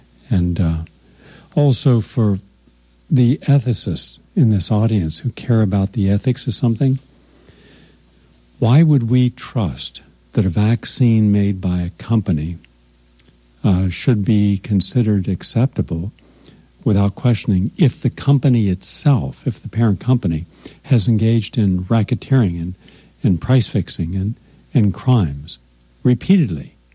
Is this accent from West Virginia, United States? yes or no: yes; Parkersburg, West Virginia, United States; my home state of West Virginia. Now, I can remember growing up right on the banks of the Ohio River, where Parkersburg is